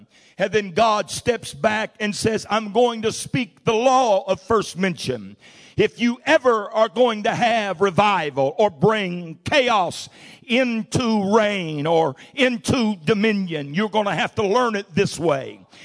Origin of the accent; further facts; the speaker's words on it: Missouri, United States; now in Springfield, United States; Now, I'm from the Boot Hill originally, and we got rich and wealthy and moved to Springfield.